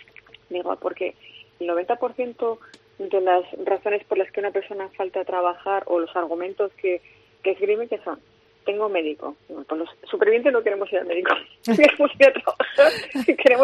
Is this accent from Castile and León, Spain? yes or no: no; Asturias, Spain; que soy asturiana con suerte, que me encanta tener muchas razones para ir a Asturias